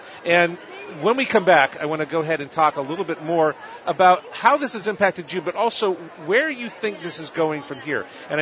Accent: Barberton, Ohio, United States; born there; I was born in Barberton

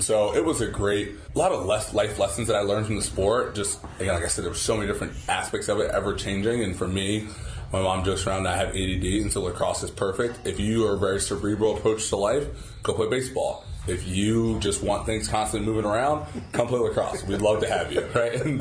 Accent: New Jersey, United States; now in California, United States; Yeah, so I grew up in New Jersey, and I was a baseball, basketball, football guy

